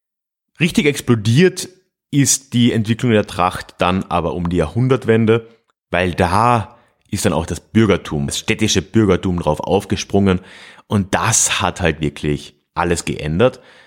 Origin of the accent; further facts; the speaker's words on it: Freising, Bavaria, Germany; hat der Bischof meiner Heimatstadt Freising